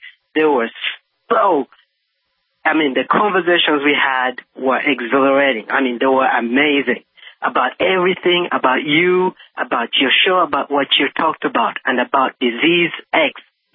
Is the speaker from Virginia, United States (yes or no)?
yes; Virginia, United States; now in Slovakia; I'm originally from Virginia. I moved to Slovakia in 2020